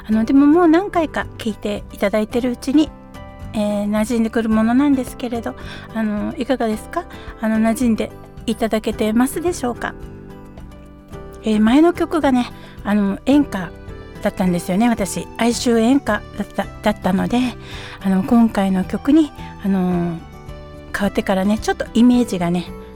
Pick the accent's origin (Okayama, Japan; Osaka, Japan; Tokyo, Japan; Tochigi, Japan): Tokyo, Japan; Setagaya; 世田谷区ね、大原っていうところの出身なんですけれど